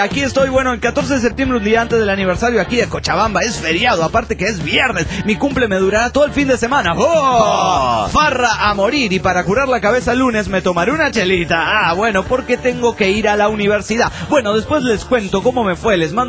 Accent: Misiones, Argentina; Hola, soy el gringo de Misiones Argentina.

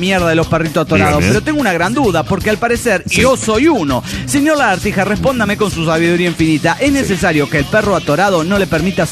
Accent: Chilpancingo, Guerrero, Mexico; de Chilpancingo.

